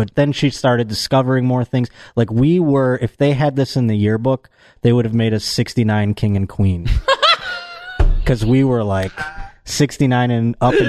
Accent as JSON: {"language": "English", "town": "Buffalo", "region": "New York", "country": "United States", "tie": "born or raised there", "said": "Well, I'm actually going to be in my hometown, Buffalo, New York, on November 6th at Helium Comedy Club."}